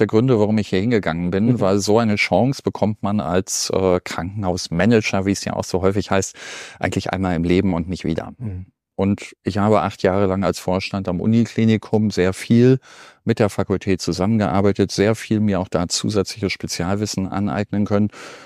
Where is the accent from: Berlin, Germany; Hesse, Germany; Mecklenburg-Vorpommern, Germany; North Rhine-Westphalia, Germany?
North Rhine-Westphalia, Germany; Minden; als gebürtiger Minder, dass wir das halt auch hier ja in Ostwestfalen-Lippe jetzt machen können